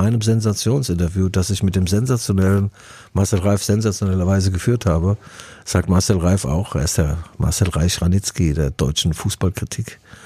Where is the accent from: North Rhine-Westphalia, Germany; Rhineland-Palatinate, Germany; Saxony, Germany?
Rhineland-Palatinate, Germany; Mainz; also ein zum kleines, ein Püffchen, sagt man bei uns in Mainz, Püffchen, 0,1 Liter.